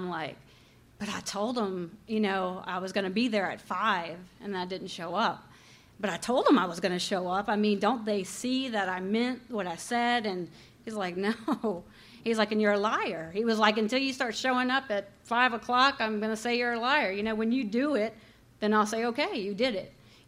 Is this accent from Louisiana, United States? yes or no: yes; Crowley, Louisiana, United States